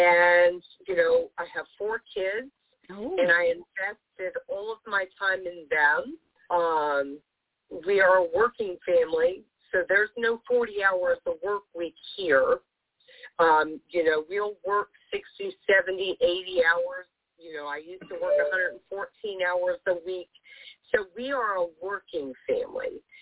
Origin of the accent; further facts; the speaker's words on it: Pittsburgh, Pennsylvania, United States; No, I'm from Pittsburgh, like right outside Pittsburgh, Pennsylvania.